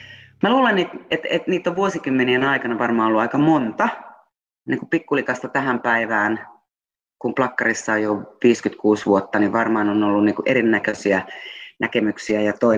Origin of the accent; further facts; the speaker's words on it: Espoo, Uusimaa, Finland; Ja sitten sieltä mä päädyin takaisin etelään, josta mä oon tietysti Tapiolasta kotoisin